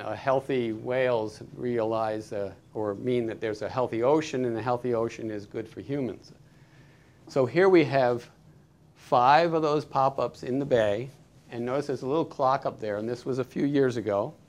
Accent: Wellfleet, Massachusetts, United States; also born or lived in Truro; I grew up in Massachusetts. I grew up in Wellfleet and Truro.

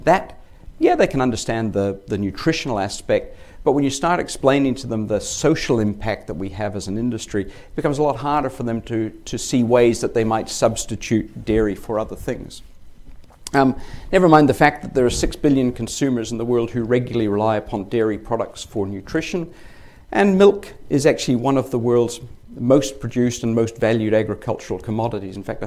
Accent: Northern Ireland, United Kingdom; I grew up in Northern Ireland. We grew up in the countryside. We didn't have a dairy farm. We just had a place in the country.

